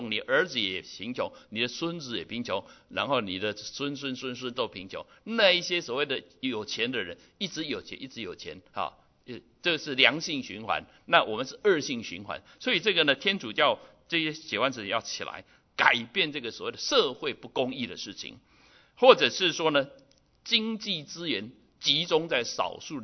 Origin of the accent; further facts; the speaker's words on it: China; 特别我们从中国来的弟兄姐妹，我们都晓得，读中国历史